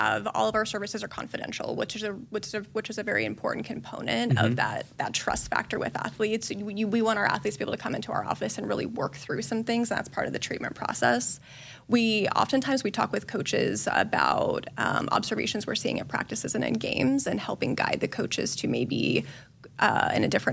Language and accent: English; Nebraska, United States; And I'm a Nebraska native, and so getting back to my home state and supporting our athletes was a great career move for me.